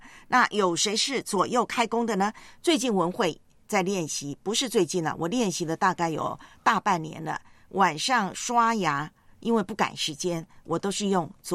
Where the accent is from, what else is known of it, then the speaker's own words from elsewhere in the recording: Taiwan; 在老家台湾就很喜欢看棒球比赛，我从小都是看着棒球比赛长大的。